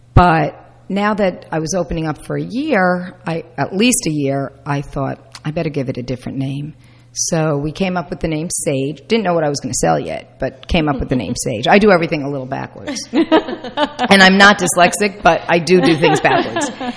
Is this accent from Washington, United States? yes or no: no; New York, United States; now in Flemington, United States; I am a New Yorker. Let's not forget that.